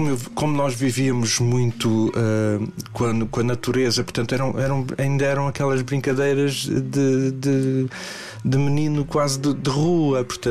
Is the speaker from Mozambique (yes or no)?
yes; Mozambique; tenho um carinho enorme Moçambique, para todos os efeitos, é a minha terra.